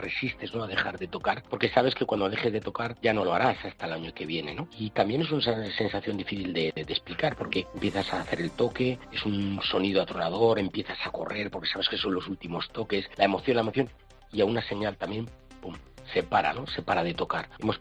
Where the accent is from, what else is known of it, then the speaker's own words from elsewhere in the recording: Andorra, Aragon, Spain; en el caso de mi pueblo, de Andorra, pues el alcalde baje la maza, ¿no?